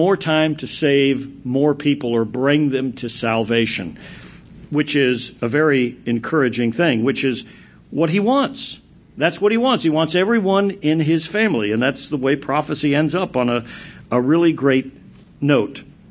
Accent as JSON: {"language": "English", "country": "United States", "said": "as a patriot, as an American, I guess I have my druthers"}